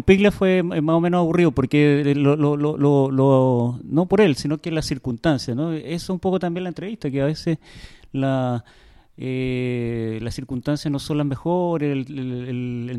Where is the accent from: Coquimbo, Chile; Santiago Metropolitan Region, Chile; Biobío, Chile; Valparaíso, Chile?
Santiago Metropolitan Region, Chile; Santiago; moved away as an adult; now in Venezuela; yo soy de Santiago, pero vivo hace 10 años allá en Venezuela